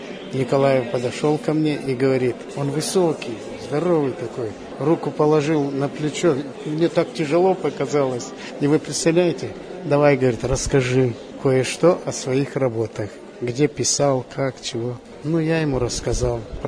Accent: Urals, Russia; Я говорю, с Урала.

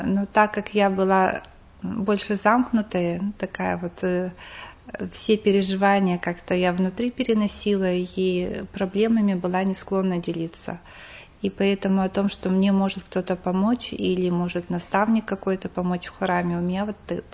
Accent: Polunochnoye, Sverdlovsk Oblast, Russia; Я приехала даже не из города, а из поселка Полуночное, это север Свердловской области, за Ивделем, ну, то есть очень далеко.

